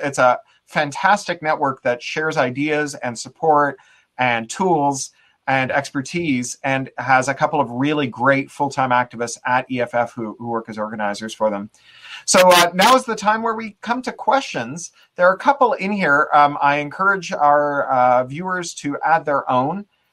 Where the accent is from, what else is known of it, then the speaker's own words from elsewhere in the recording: Toronto, Ontario, Canada; You know, I grew up in Toronto.